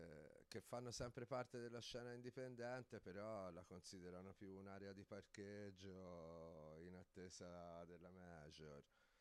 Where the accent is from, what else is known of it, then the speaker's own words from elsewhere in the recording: Pisa, Tuscany, Italy; Niente, cioè veniamo da Pisa